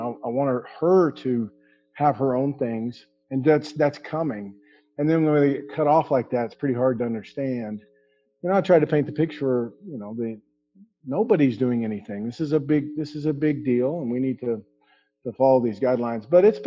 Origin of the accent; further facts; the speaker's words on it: Oklahoma, United States; Did you just ask me that because I'm from Oklahoma?